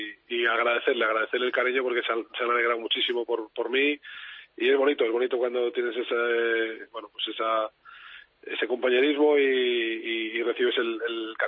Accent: Córdoba, Andalusia, Spain; Nápoles es como el sur de nuestra España. Sí. Yo vengo de Córdoba y sí.

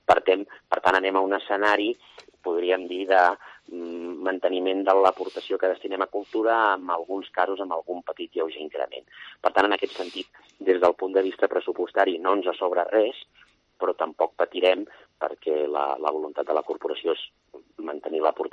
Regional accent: Puigcerdà, Catalonia, Spain; soc de Puigcerdà

